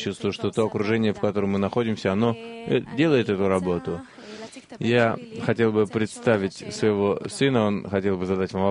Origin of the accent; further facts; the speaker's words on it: Petah Tikva, Central District, Israel; я из Петах-Тиквы. Я приехал сюда с двумя своими сыновьями.